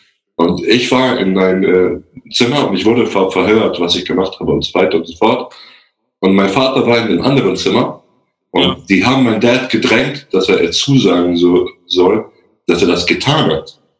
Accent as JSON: {"language": "German", "country": "Germany", "tie": "born there", "said": "So, ich bin ja in Deutschland geboren, auch quasi."}